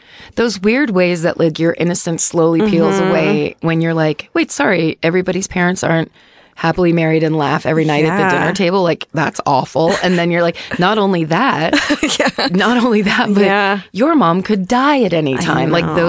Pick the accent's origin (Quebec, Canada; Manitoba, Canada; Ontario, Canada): Quebec, Canada; Saint-Georges-de-Cacouna; My hometown of St. George's, Cacouna only has about 1,000 residents and it's quite quiet.